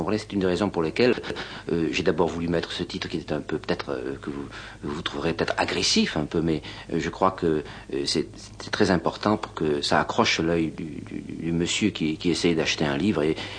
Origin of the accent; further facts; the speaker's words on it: Southern France, France; je suis du Midi, vous savez